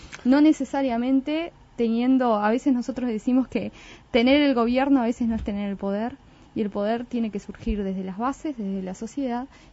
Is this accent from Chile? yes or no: no; Uruguay; A mí me parece que también hay un tema de lo que somos los uruguayos, ¿no?